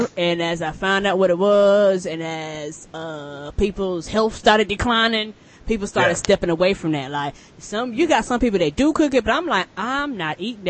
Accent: the South, United States; I don't eat chitlins, and I'm from the South

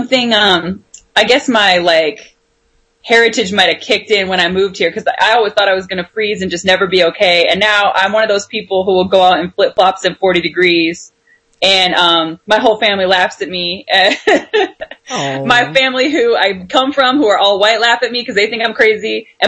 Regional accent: California, United States; moved away as an adult; now in Illinois, United States; I live in the great state of Illinois currently with my partner, who is a woman. And then I am actually from California, where I lived until I went to law school here in Chicago. So I spent almost all my life in California

